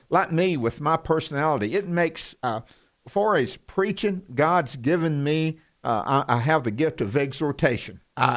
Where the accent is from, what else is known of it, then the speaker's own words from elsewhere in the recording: the South, United States; accent: Southern; I'm from the South. I've got this Southern accent that I've worked on, and everybody thinks it's thick now.